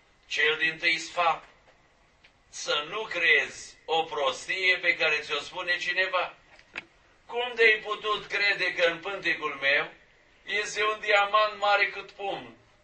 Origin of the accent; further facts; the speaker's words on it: Romania; ca român vorbind